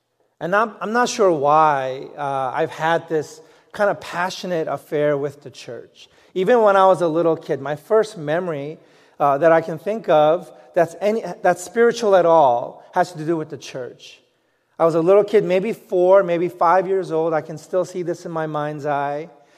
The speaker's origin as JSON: {"language": "English", "town": "New York City", "region": "New York", "country": "United States", "tie": "born or raised there", "said": "I grew up in New York City, so I wasn't used to seeing stars in the sky. The only bright thing were street lamps."}